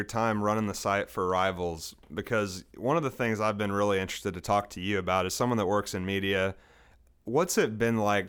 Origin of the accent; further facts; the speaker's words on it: Houston, Texas, United States; you know, I'm a guy, I grew up in the Houston area.